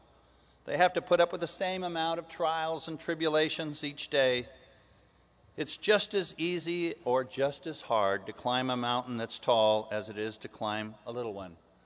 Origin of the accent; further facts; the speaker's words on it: San Diego, California, United States; as I was growing up in San Diego and the sea was so much a part of my life, literally, the sea was my backyard, right at the doorstep of my home.